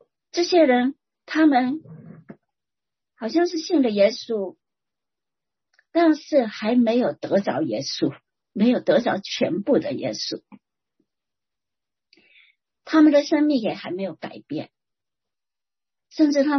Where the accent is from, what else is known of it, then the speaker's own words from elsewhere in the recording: Shantou, Guangdong, China; first language Teochew; 他只会讲家乡话，就是跟我一样的家乡话，汕头话，潮州话。